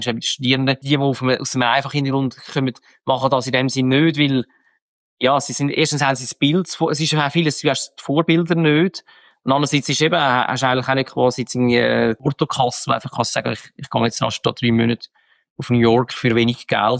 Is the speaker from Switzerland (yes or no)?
yes; Switzerland; Ich bin Schweizer